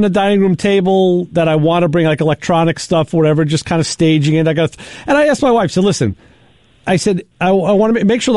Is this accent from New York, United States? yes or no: yes; New York, United States; I'm from New York. Stay the hell away from me.